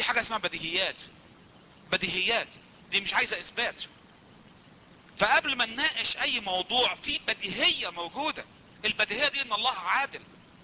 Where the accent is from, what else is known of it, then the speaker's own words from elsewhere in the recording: Egypt; طبعا احنا حاسس ان احنا مصريين، بنحس بمحبة ربنا للمصريين